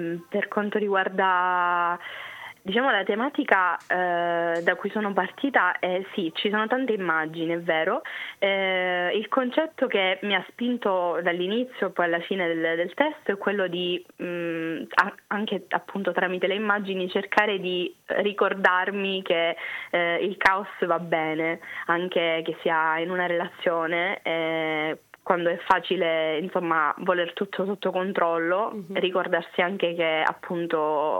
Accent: Santa Maria del Cedro, Calabria, Italy; now in Milan, Italy; Sono Santa Maria del Cedro, si chiama il mio paesino.

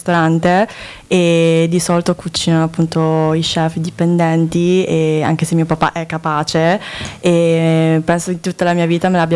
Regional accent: Brescia, Lombardy, Italy; io sono di Brescia.

